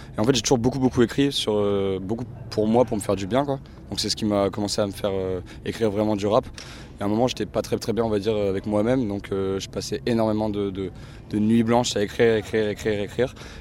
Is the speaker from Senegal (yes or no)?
no; Amiens, Hauts-de-France, France; Je viens d'Amiens.